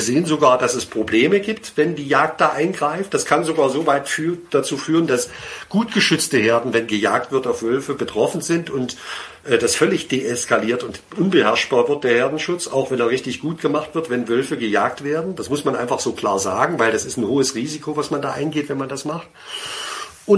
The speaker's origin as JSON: {"language": "German", "country": "Germany", "said": "ich bin ja ein Kind des Ostens, wenn man so will. Ich habe die Wiedervereinigung miterlebt."}